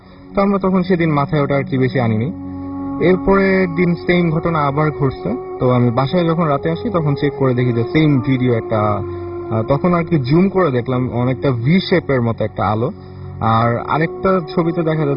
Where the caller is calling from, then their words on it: Dhaka, Dhaka Division, Bangladesh; আমি কদমতলা বাসাবো থেকে এসেছি।